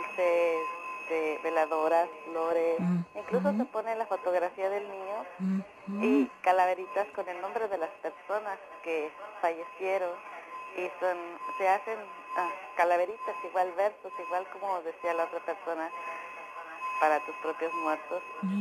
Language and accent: Spanish; Mexico City, Mexico; yo soy de la Ciudad de México.